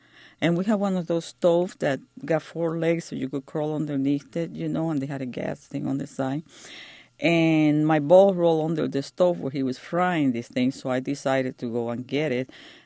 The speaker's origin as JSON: {"language": "English", "town": "Fajardo", "country": "Puerto Rico", "tie": "born there", "said": "I was born in Fajardo, Puerto Rico, and my parents, they both were born in Puerto Rico also."}